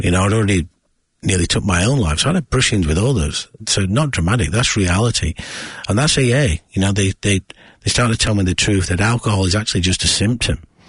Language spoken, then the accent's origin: English; Yorkshire and the Humber, United Kingdom; born or raised there